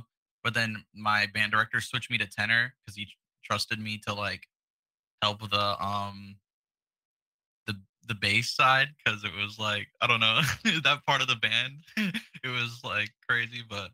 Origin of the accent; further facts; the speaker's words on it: Tulsa, Oklahoma, United States; also born or lived in Wisconsin; I grew up in Tulsa, Oklahoma. I was there. I grew up there until I was around 5 or 6. And then I went to Wisconsin for a couple years and then back to Oklahoma.